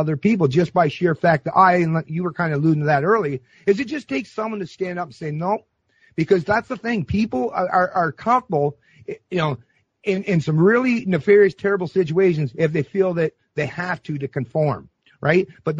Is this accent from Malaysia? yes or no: no; Canada; But I see America as I've always, as a Canadian, especially even once I started driving truck in my mid-20s, I feel like I was I'm an American at heart